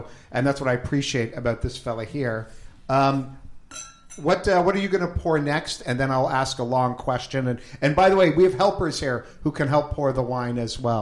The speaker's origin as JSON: {"language": "English", "region": "Ontario", "country": "Canada", "said": "We're from Ontario at the LCBO. We see your wines represented all the time back in Southern Ontario."}